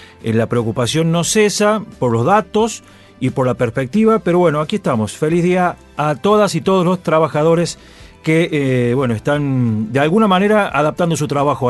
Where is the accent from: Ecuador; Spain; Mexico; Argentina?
Argentina; San Carlos Minas, Córdoba; como es el caso de, bueno, San Carlos Mina, mi pueblo